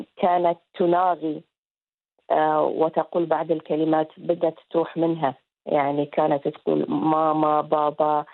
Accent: Khenifra, Béni Mellal-Khénifra, Morocco; moved away as an adult; now in Bahrain; أنا أمازيغية من خنيفرة،

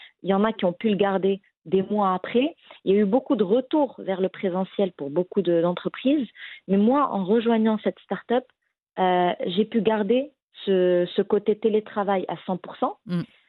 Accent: Morocco; now in France; On a grandi au Maroc, donc tous les souvenirs d'enfance, la famille, comme tu le disais, est au Maroc, mais on a quand même construit une dizaine d'années en France, ou à l'étranger.

